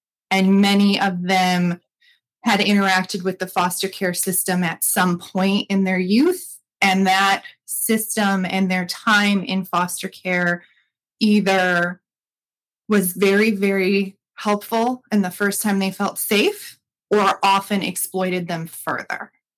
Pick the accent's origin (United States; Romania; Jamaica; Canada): United States; Detroit, Michigan; I'm from Metro Detroit. We met in college, came back to Michigan.